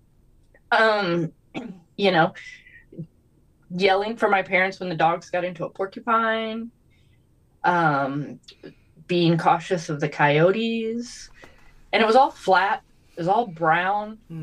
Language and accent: English; Lubbock, Texas, United States; also born or lived in New Mexico; I grew up in Texas and New Mexico. So, we cover half of the continental United States. And my summers growing up, we primarily lived in the country, except for when I was really young. And the area I'm from in Texas is the Panhandle. And around Lubbock, Texas